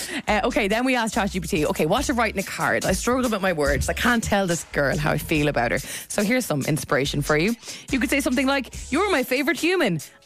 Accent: Ireland; And you know the way, as an Irish person, even through FaceTime, you can see the cold.

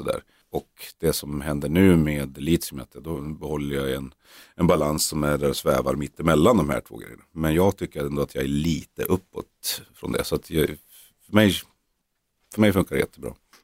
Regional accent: Norrland, Sweden; vi är norrlänningar

